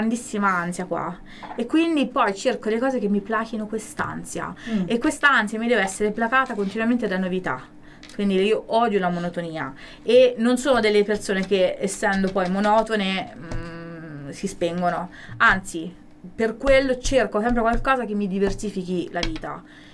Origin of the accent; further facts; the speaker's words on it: Canada; also born or lived in Costa Rica; now in Italy; Beh sì, perché quando sono venuta in Italia provenivo dal Canada.